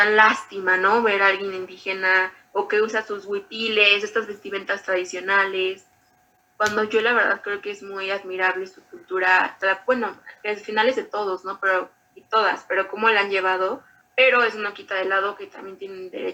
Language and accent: Spanish; Mexico; no perder esa, lo que nos caracteriza como mexicanos.